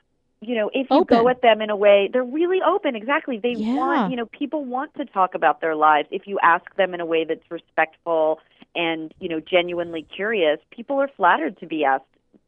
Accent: Fresno, California, United States; I mean, I grew up in Fresno, and but I didn't have to stay there in my mind.

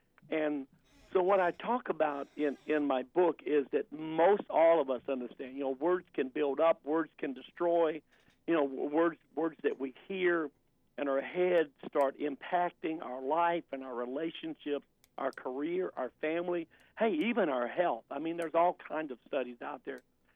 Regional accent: Alabama, United States; I grew up in the South, grew up in Alabama, grew up in a believer's home, Christian home.

